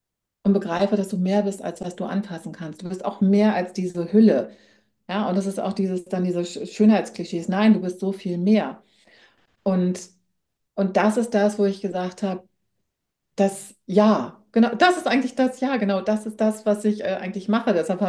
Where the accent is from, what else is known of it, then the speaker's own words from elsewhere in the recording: Hamburg, Germany; moved away; also born or lived in Austria; ich bin ja eigentlich ein gebürtiges Nordlicht, ne? Also das heißt, ich bin aus der Hamburger Ecke, aber bin eben 2007 bin ich dann schon mal nach Österreich